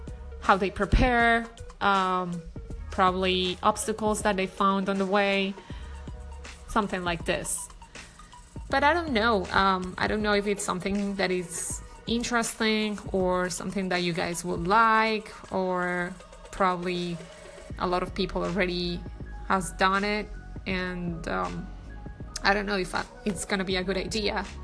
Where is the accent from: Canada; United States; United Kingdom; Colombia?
Colombia; English is a second language; Especially that I'm not from here, I'm from Colombia.